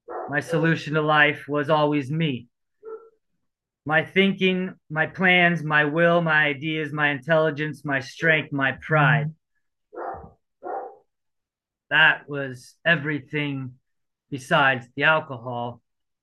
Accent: Omaha, Nebraska, United States; And I am an alcoholic from Omaha, Nebraska.

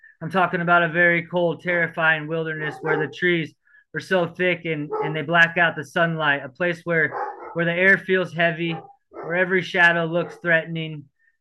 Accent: Omaha, Nebraska, United States; And I am an alcoholic from Omaha, Nebraska.

